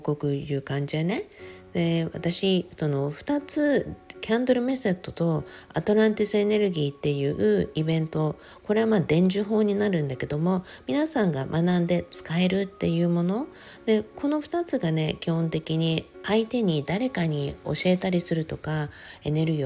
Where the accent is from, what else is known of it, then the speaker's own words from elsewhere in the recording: Okinawa, Japan; もちろん地元沖縄ってことでね